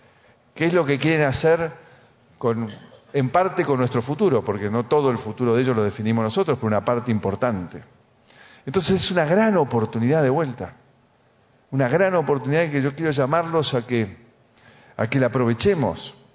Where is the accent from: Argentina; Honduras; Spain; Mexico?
Argentina; sí somos argentinos